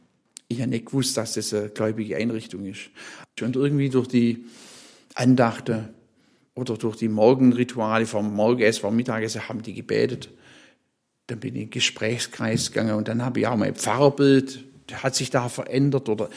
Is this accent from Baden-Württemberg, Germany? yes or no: yes; Tübingen, Baden-Württemberg, Germany; in Tübingen, wo ich ja meine Heimat und Arbeitsstelle habe.